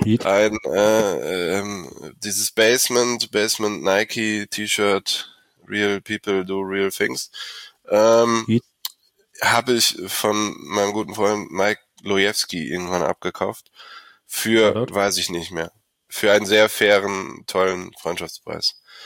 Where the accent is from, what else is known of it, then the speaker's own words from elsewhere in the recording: Olpe, North Rhine-Westphalia, Germany; Ich bin 35, komme nicht direkt aus Köln, ich komme aus Olpe. Wird wahrscheinlich kaum wer kennen. Circa 70 Kilometer Entfernung von Köln.